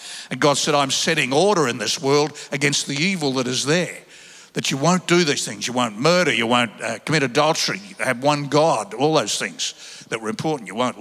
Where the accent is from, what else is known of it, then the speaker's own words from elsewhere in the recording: Sydney, New South Wales, Australia; also born or lived in Melbourne; I grew up in Sydney, which, you know, was my hometown. Great beaches, lots of friends, good job, all that. And then the company I worked for transferred me to Melbourne.